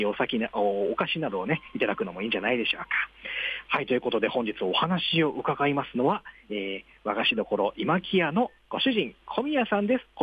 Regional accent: Fukuoka, Japan; 当初僕も福岡県の出身なので

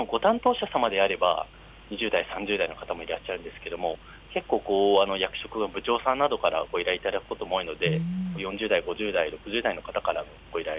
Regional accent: Chofu, Tokyo, Japan; 私もこう子供の頃から調布に住んでいて

